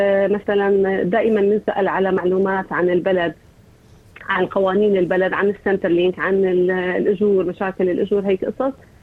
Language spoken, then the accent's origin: Arabic; Syria; now in Melbourne, Australia; كنا كثير عم نساعد خاصة الجالية السورية لأنه أنا سورية